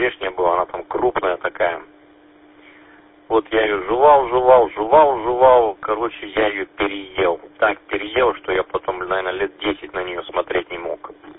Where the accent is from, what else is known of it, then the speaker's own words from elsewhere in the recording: North Kazakhstan Region, Kazakhstan; А я тем более из Казахстана, северного, а там ничего не растет.